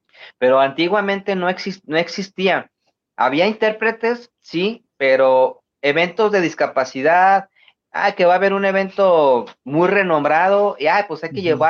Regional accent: Mexico City, Mexico; born there; Sí, nací en la Ciudad de México.

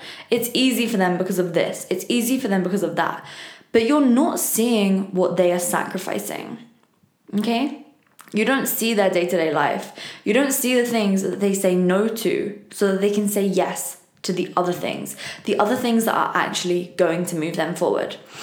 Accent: England, United Kingdom; And look, I don't know about you, but as an English girl, I have always been a big fan of Harry Potter.

